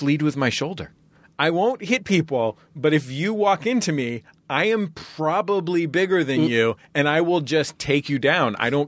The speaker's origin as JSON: {"language": "English", "town": "San Francisco", "region": "California", "country": "United States", "said": "I'm from San Francisco and my wife is from Marin County."}